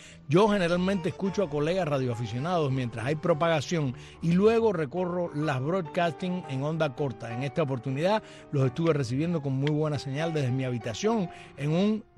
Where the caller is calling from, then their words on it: Morón, Ciego de Ávila, Cuba; de Morón y no es una bobería que hago lo imposible por escucharte